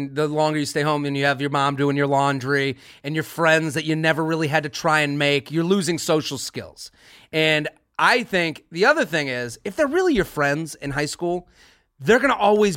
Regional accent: Boston, Massachusetts, United States; I went to Penn State and I'm from Boston.

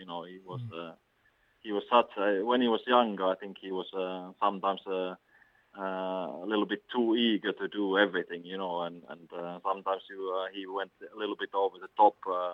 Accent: Finland; English is a second language; I come from Finland

